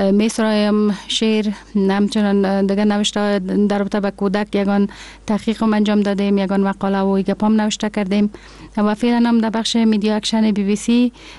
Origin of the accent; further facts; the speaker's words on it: Kabul, Afghanistan; also born or lived in Peshawar, Pakistan; کودکی ما در می شهر کابل سپری شده، در می شهر تولد شدیم، در می شهر بزرگ شدیم. مکتب ابتدایی را در شهر کابل خواندم و از لیسه مریم خیرخانه فارغ شدم.